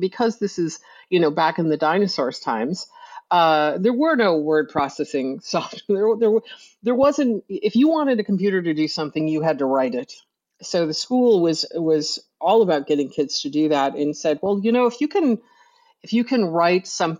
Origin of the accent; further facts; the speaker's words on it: Ogdensburg, New York, United States; I grew up in Northern New York, I should add, which is Certec, was located in Ogdensburg, New York.